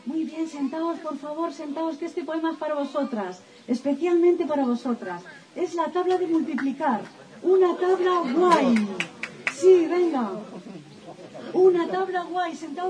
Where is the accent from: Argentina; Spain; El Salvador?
Spain; Almagro, Castilla-La Mancha; soy de Almagro. Y también, a mi modo, pues quiero daros a todos los poetas que habéis venido desde lejos la bienvenida como almagreño.